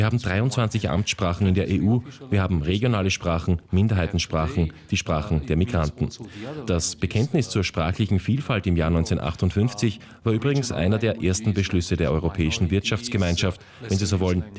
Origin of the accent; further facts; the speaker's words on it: Romania; first language ro; German is a second language; Ich selbst spreche Englisch und Französisch, natürlich Rumänisch, meine Muttersprache, und ich verstehe ein bisschen Italienisch und Spanisch.